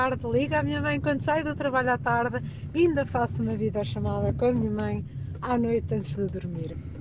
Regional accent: Guarda, Centro, Portugal; sou da Guarda.

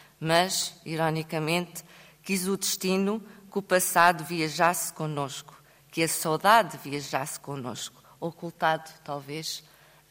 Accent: Portugal; also born or lived in Angola; sou angolana, mas cresci em Portugal

